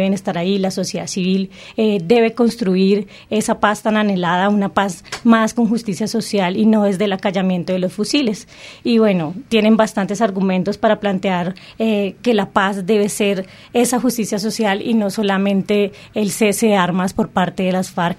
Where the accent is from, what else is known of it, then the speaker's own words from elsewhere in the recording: Cali, Valle del Cauca, Colombia; now in Ecuador; soy caleña, colombiana, politóloga de la Universidad del Valle